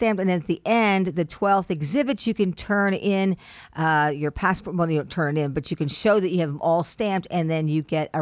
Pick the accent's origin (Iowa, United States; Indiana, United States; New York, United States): Indiana, United States; because I was raised in Indiana in a very, very conservative home.